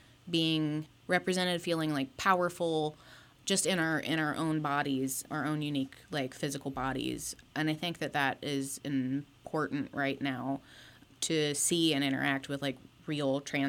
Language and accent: English; Mississippi, United States; I'm also originally from Mississippi, so like that region of the United States.